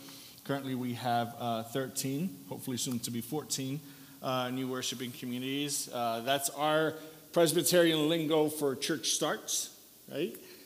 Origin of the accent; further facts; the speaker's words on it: Puerto Rico; also born or lived in New Jersey; I grew up in New Jersey and was raised in Puerto Rico.